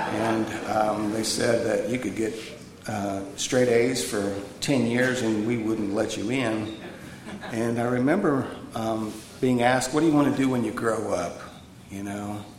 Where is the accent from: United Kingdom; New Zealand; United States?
United States; Midwest; the same kind of old-fashioned AA that I was raised with in the Midwest I found in South Carolina.